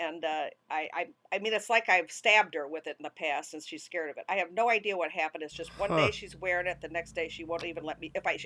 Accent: Illinois, United States; That's a town near my hometown, Southern Illinois.

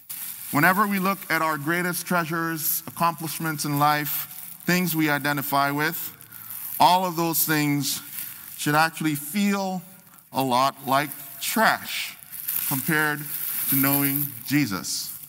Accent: Nigeria; I'm originally from Nigeria

